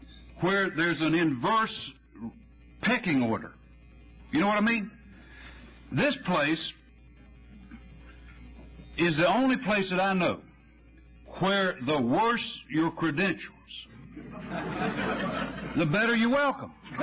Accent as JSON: {"language": "English", "region": "North Carolina", "country": "United States", "said": "Here I am from North Carolina, fellowshipping, breaking bread, sharing with fellow alcoholics in Washington, D.C."}